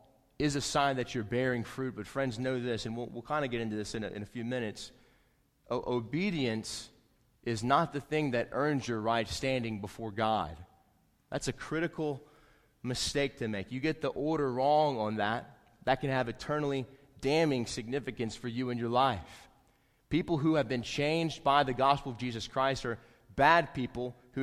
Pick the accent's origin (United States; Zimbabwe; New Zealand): United States; South Carolina; And even in Indiana, when it gets down to negative 9 degrees in December, and I'm from South Carolina, we love it.